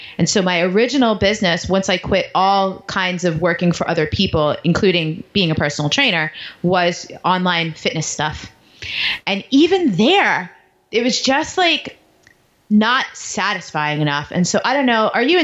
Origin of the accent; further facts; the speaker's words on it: New York, United States; and I grew up in New York, so the diversity was like a home environment for me, very comfortable.